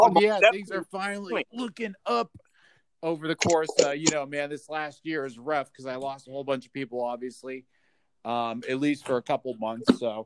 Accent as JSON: {"language": "English", "region": "Ohio", "country": "United States", "moved": "as an adult", "lives_now": "Boston, United States", "said": "I'm originally from Ohio. But what happened was I moved to Boston when I was 18"}